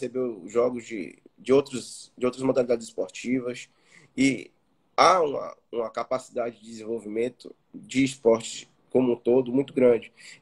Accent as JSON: {"language": "Portuguese", "town": "Salvador", "region": "Bahia", "country": "Brazil", "said": "Bom, eu sou soteropolitano, tenho 35 anos, sou graduado em Direito pela Universidade Federal da Bahia"}